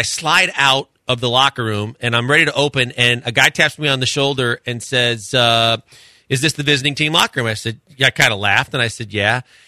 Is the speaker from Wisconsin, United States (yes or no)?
yes; Milwaukee, Wisconsin, United States; I grew up in Milwaukee